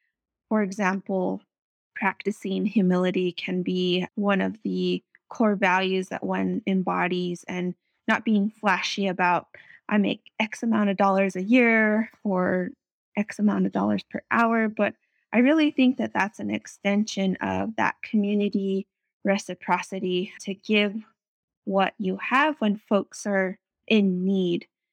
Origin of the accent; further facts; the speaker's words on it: Cochiti Pueblo, New Mexico, United States; I'm from the Pueblo of Cochiti, and I'm coming to you today from our traditional homelands.